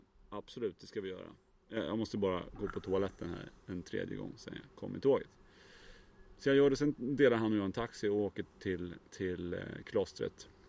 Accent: Sweden; Ja, jag är från Sverige, säger jag.

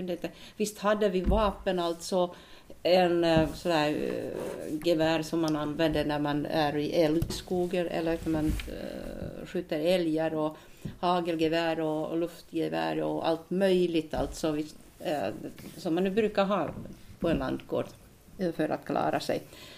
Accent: Southern Finland, Finland; Jag är uppvuxen i södra Finland på en bondgård. Och mitt barndomshem var ett rätt gammalt hus i byggt i början på 1900-talet.

